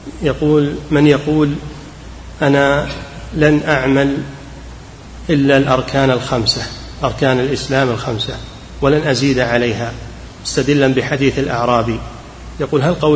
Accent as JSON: {"language": "Arabic", "country": "Yemen", "said": "هل يجوز أن نأخذها للمساجد المحتاجة عندنا في بلدنا اليمن؟"}